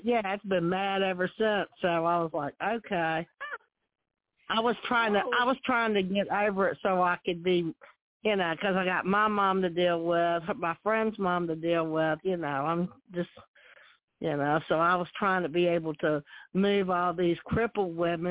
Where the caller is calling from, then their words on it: Virginia, United States; from Virginia.